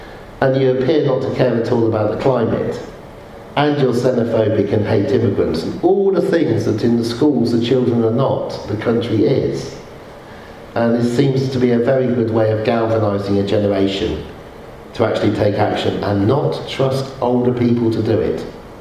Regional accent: Oxford, South East England, United Kingdom; I grew up in Oxford, and I was a geek.

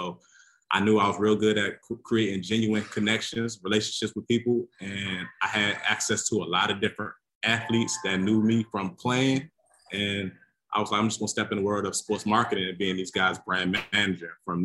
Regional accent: Maryland, United States; I'm from the Washington, D.C., PG County area, you know, it's home of like Kevin Durant, all these top, you know, top NBA athletes.

